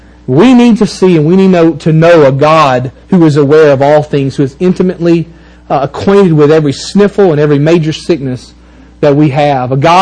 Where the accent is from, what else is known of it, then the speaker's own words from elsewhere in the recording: Mississippi, United States; Now, that's just a saying from where I'm from Mississippi.